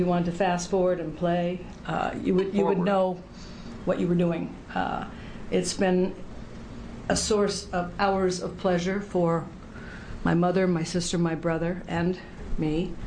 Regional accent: Salem, Oregon, United States; also born or lived in Arizona / Texas / California / New Jersey; I was raised in Salem, Oregon, and I graduated from South Salem High School.

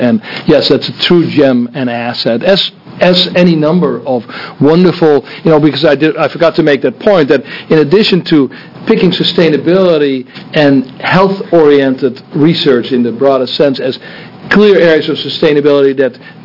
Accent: Netherlands; As well as my home country of the Netherlands.

